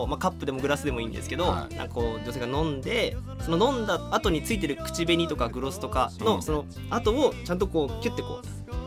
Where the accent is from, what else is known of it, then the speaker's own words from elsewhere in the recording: Kansai, Japan; accent: Kansai dialect; 僕の喋り方が関西弁なので、